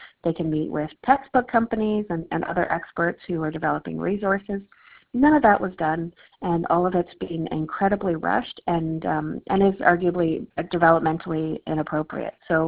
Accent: Alberta, Canada; I grew up in Canuso up at Lester Slave Lake area.

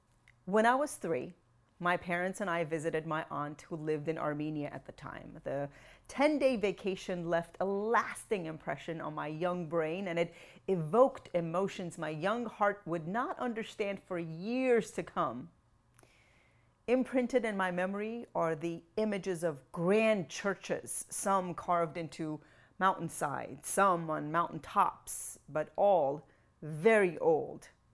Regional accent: Iran; English is a second language; My family lineage goes back to Armenia, dating back to the 1800s, but I grew up in Iran, where my Armenian ancestors had settled years before the genocide.

